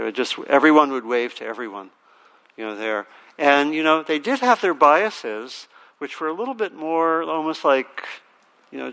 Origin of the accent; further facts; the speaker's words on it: Maryland, United States; And I grew up in Maryland and my parents moved to Virginia.